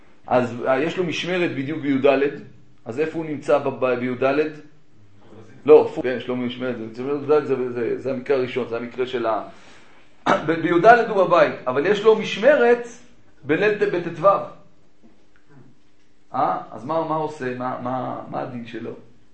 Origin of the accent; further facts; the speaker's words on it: Jerusalem, Jerusalem District, Israel; כשאני גדלתי בירושלים, בבית וגן